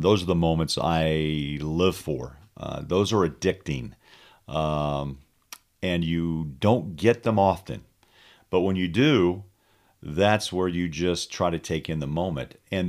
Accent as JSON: {"language": "English", "town": "Kansas City", "region": "Missouri", "country": "United States", "tie": "born or raised there", "said": "Look, I grew up in Kansas City. The Chiefs haven't been to the Super Bowl since 1970."}